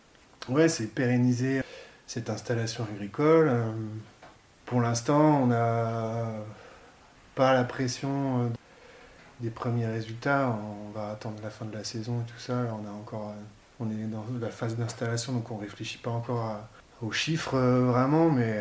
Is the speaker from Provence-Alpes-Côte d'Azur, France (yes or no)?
no; Nouvelle-Aquitaine, France; Je suis originaire de Charente. J'ai fait mes études un petit peu partout en France, à Rennes, dans le Pays Basque, à Montpellier, à Saumur, je suis allé à Chambéry.